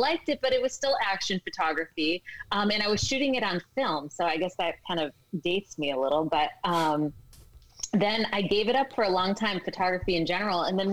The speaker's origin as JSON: {"language": "English", "town": "Cleveland", "region": "Ohio", "country": "United States", "said": "Browns, I'm from Cleveland, so I might be watching the Cleveland Browns, but that game's over."}